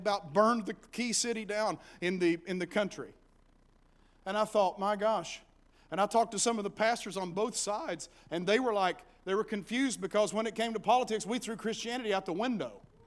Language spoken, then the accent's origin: English; Virginia, United States; born there; But I'm an Appalachian hillbilly, which I am. Born in the mountains of Virginia. And when I get with other hillbillies, I have an instant affinity.